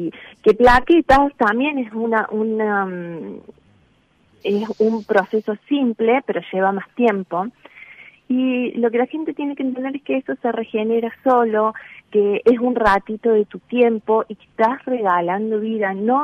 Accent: Río Cuarto, Córdoba, Argentina; nosotros somos oriundos de Río Cuarto

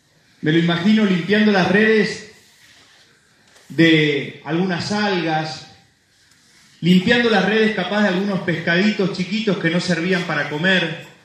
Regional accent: Argentina; somos argentinos desesperanzados, tristones, de brazos caídos. Y también como cristianos

